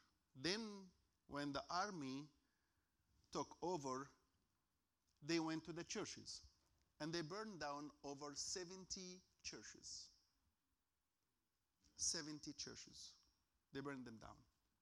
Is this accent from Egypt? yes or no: yes; Egypt; English is a second language; moved away as an adult; I'm from Middle East. I grew up in Egypt. I spent most of my life in Egypt, over 30 years in Egypt.